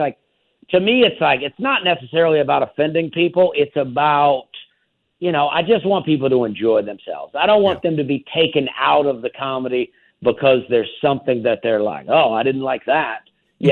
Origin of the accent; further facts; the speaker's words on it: Alabama, United States; now in Tennessee, United States; I grew up in Alabama, but Tennessee's been my home state for 10 years.